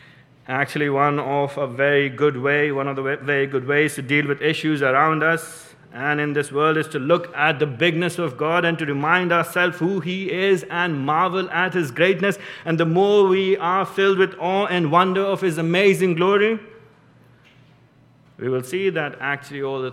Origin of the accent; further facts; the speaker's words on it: India; and I'm Indian. I like to say the things over and over again.